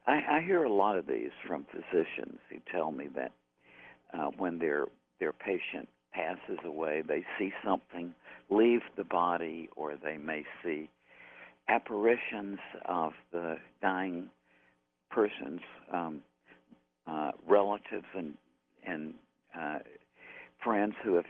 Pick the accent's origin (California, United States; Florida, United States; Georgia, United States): Georgia, United States; Porterdale; For example, I'm from Porterdale, Georgia, and my mom and dad are from Porterdale, Georgia.